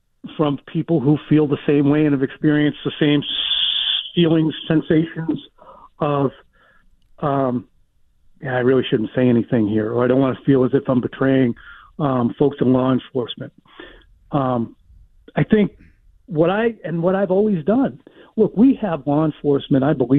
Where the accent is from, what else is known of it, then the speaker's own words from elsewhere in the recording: Pembroke, Massachusetts, United States; I grew up in Pembroke.